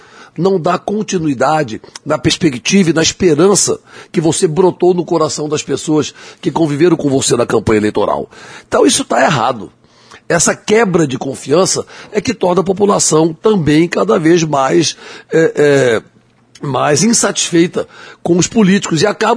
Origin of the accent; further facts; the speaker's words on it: Cuiabá, Mato Grosso, Brazil; born there; ter sido vereador da minha terra, da terra em que eu nasci, certo? Duas vezes vereador de Cuiabá